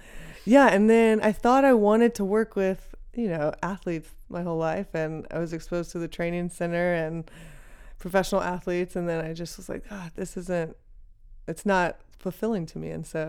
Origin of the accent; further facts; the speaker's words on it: Dallas, Texas, United States; Yeah, I grew up in Texas.